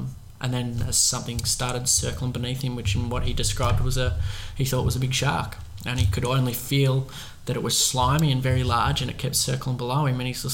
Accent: Warragul, Victoria, Australia; in the town that we grew up in Warragul

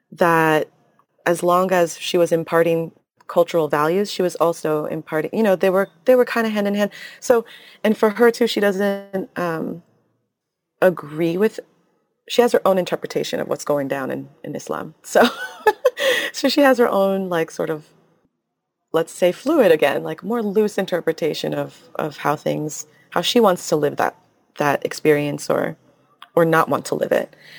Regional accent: Miami, Florida, United States; I grew up in Miami, Florida, and that area is mostly foreign-born and mostly Latin American, which means it's mostly Catholic.

